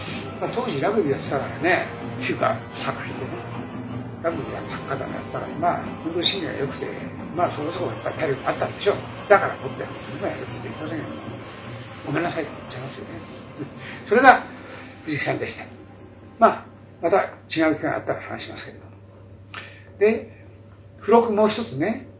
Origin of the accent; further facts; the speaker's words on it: Tokyo, Japan; まあ私は江戸っ子だから、その、口が早くて口が悪いっていうのはまあしょうがないんですけど